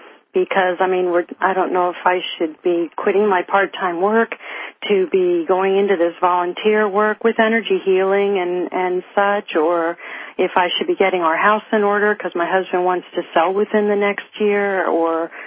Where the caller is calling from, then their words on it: Pennsylvania, United States; I'm calling from Pennsylvania.